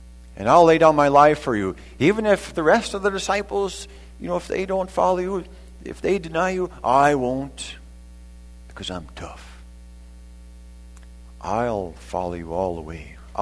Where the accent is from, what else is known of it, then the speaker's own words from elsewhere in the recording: North Dakota, United States; oh, I'm from North Dakota